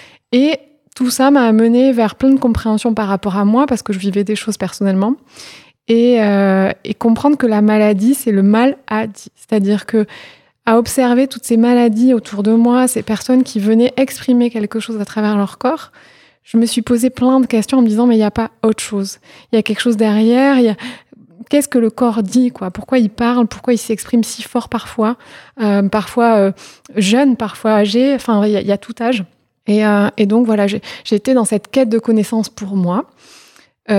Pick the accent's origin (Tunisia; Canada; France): France; Toulouse, Occitanie; Alors, je suis toulousaine, je suis née dans une petite ville à côté de Toulouse.